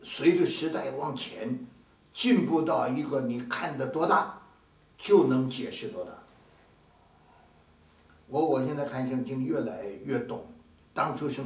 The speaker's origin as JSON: {"language": "Chinese", "country": "China", "said": "我们是中国人，中国很大，对不对？"}